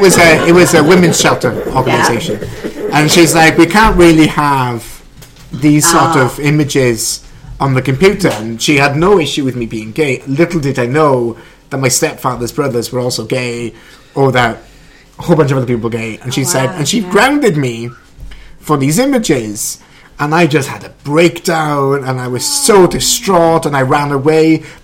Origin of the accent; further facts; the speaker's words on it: Wales, United Kingdom; Well, as a Brit, one would in Britain.